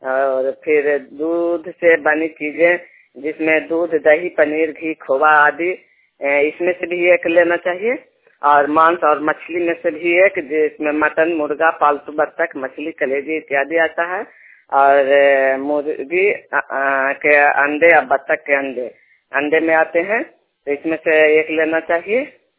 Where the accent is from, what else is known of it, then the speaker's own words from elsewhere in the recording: Harnaut, Bihar, India; मैं कल्याण बीघा ग्राम से बोल रही हूँ। मैं हरनौत प्रखंड और नालंदा जिला की रहने वाली हूँ।